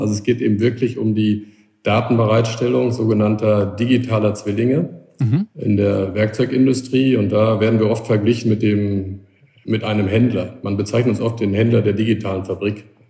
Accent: North Rhine-Westphalia, Germany; born or raised there

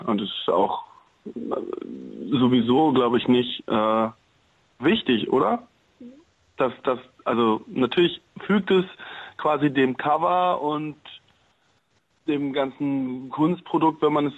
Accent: East Germany, Germany; Ja, schon ostsozialisierte Bildungsbürger, würde ich sagen.

